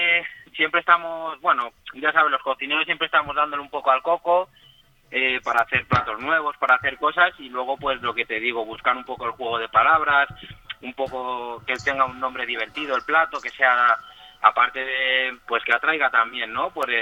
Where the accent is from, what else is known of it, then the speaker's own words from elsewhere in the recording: Soria, Castile and León, Spain; now in Madrid, Spain; Sí, yo llevo muchos años en Madrid, pero sí, yo soy de Soria, soy soriano.